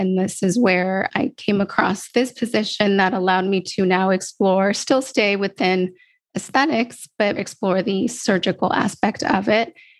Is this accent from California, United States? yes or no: yes; San Diego, California, United States; I'm a San Diego native. I was born and raised in San Diego. My family's in San Diego.